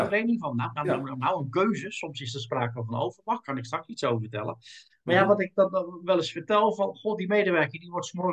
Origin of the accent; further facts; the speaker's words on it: Rotterdam, South Holland, Netherlands; geboren en getogen in Rotterdam. Ik woon er ook nog steeds.